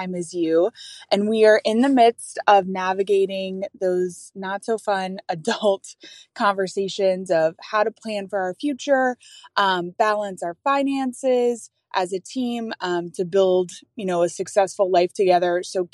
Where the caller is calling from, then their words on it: Chicago, Illinois, United States; I'm calling in from Chicago and congratulations to you and Max.